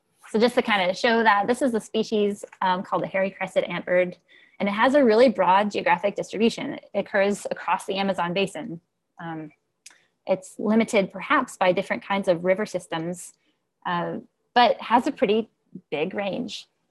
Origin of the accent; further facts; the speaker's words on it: Evansville, Indiana, United States; I am American. I grew up in Southern Indiana. We're called Hoosiers. Don't ask me why we're called Hoosiers. That's just what we are. This is my home place is in Evansville. I grew up in Evansville, Indiana.